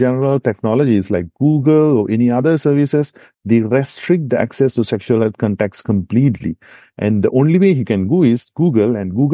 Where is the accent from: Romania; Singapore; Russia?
Singapore; now in San Francisco, United States; I was originally from Singapore